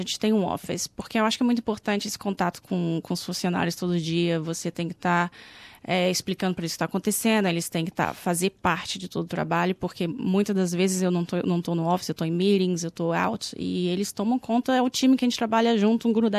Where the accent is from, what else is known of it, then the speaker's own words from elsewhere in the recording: Brasília, Federal District, Brazil; now in Australia; Sou de Brasília.